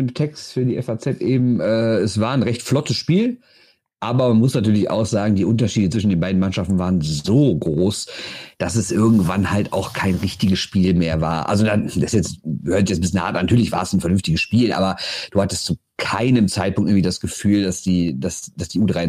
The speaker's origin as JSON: {"language": "German", "town": "Düsseldorf", "region": "North Rhine-Westphalia", "country": "Germany", "said": "Ich muss ja jetzt das Klischee des arroganten Düsseldorfers bedienen, oder?"}